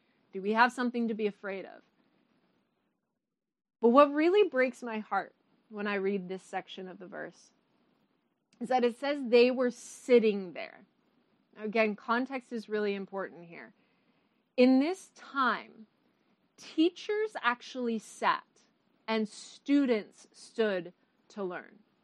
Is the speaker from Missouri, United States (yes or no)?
no; Chicago, Illinois, United States; I say when I'm in Chicago, I'm at home, Chicago being my hometown.